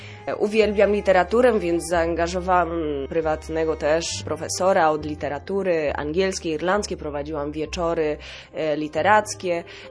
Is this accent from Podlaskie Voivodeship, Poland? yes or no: yes; Podlaskie Voivodeship, Poland; born there; Urodziłam się na Podlasiu